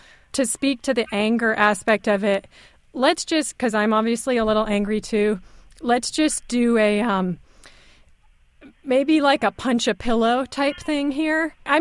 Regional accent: Berkeley, California, United States; I mean, you know, I grew up in Berkeley.

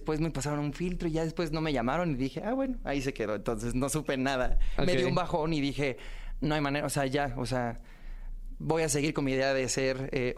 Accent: Puebla, Mexico; also born or lived in State of Mexico; Nací en el Estado de México, pero a los 4 meses me fui a vivir a Puebla por cambios de la vida y de mi familia. Y entonces la mitad de mi vida la viví en Puebla.

